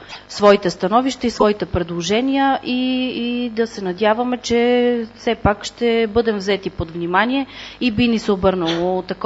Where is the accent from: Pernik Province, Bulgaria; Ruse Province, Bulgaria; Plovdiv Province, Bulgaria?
Pernik Province, Bulgaria; Tran; Аз съм родена в Трън, там съм живяла, живея там вече 33 години. Така, нали, в близко бъдеще не мисля да го напускам.